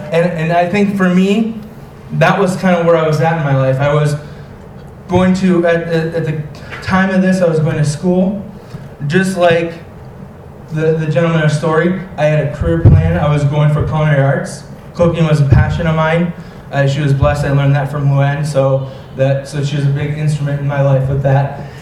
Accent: Wisconsin, United States; I'm from Wisconsin, so I travel

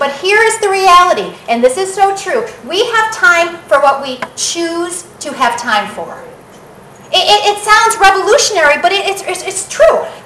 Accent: Buffalo, New York, United States; Or I guess me, I'm from Buffalo.

